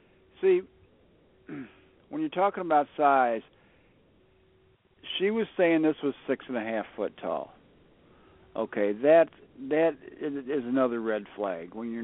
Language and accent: English; Illinois, United States; the idea that I'm going to see a Squatch in my hometown is very remote, but it's connected by the Richland Creek, runs to the Kaskaskia River bottom, which runs to the Mississippi River bottom.